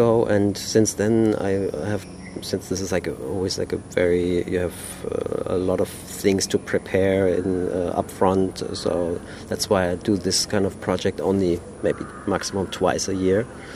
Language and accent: English; Berlin, Germany; I'm from Berlin, and normally I work in different visual contexts.